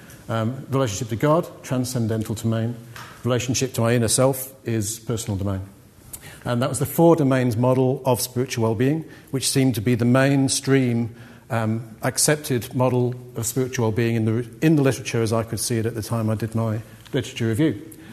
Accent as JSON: {"language": "English", "country": "United Kingdom", "said": "Bearing in mind, I watched this as a British person myself. So although I'm not Aboriginal"}